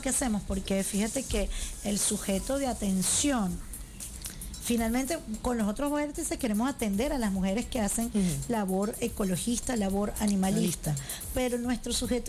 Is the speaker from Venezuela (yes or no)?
yes; Venezuela; los valores que nos representan como revolucionarias, como patriotas, como venezolanas